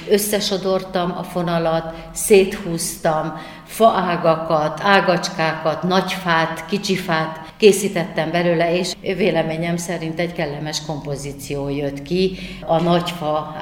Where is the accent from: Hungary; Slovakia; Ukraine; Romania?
Romania; Joseni, Harghita; visszavisz a szülőfalumba, visszavisz Gyergyóalfaluba, ahonnan elindultam.